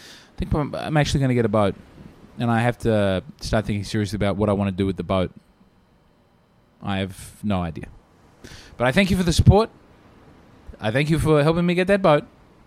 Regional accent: Australia; But to not have blue tack at an office shop was so confronting to me as an Australian that I exploded.

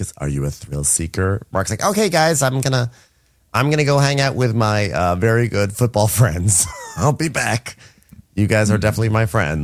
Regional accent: United Kingdom; Listen, I'm British, but it doesn't mean I'm automatically sophisticated.

